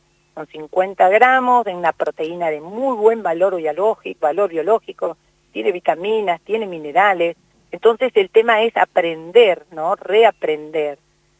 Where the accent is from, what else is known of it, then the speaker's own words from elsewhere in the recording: Patagonia, Argentina; Yo soy también patagónica y teníamos como una alimentación más estacional.